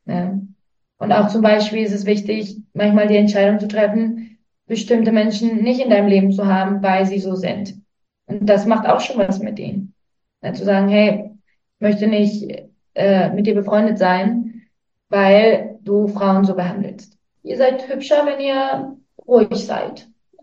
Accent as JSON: {"language": "German", "country": "Guatemala", "tie": "born or raised there", "said": "Und ja, ich bin hier in Guatemala aufgewachsen. Seit ich klein bin, wurden wir sozusagen von einer Maya-Familie adoptiert worden."}